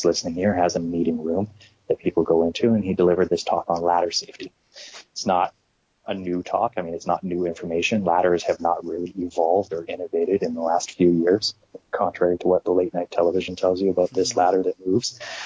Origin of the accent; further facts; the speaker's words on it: Vancouver, British Columbia, Canada; I grew up in Vancouver, BC.